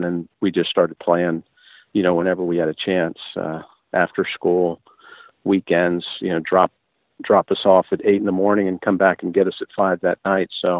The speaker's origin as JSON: {"language": "English", "town": "Frederick", "region": "Maryland", "country": "United States", "tie": "born or raised there", "said": "We would go growing up in Frederick, Maryland, just outside of Baltimore and Washington."}